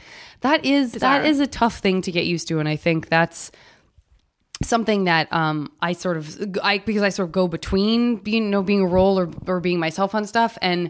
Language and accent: English; Arizona, United States; I'm from Arizona.